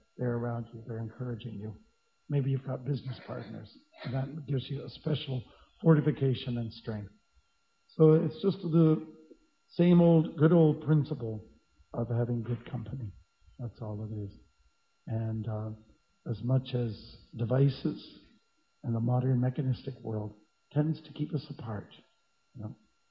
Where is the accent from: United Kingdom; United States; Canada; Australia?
Canada; Ontario; I can remember as a kid, I'm from Southern Ontario, and they have a lot of electric storms there.